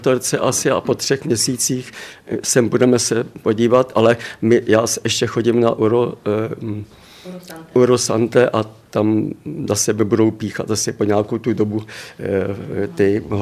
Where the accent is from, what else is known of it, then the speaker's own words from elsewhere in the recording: Modřany, Prague, Czechia; Z Modřan.